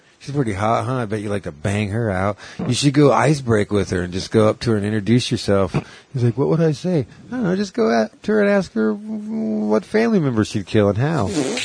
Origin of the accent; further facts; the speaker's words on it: Texas, United States; I'm using my non-regional diction, but actually I'm from Texas.